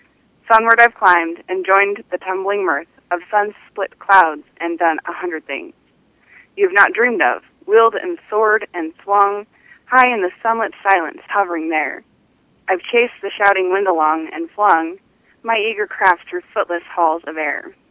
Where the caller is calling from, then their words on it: Denver, Colorado, United States; I'm calling from Denver.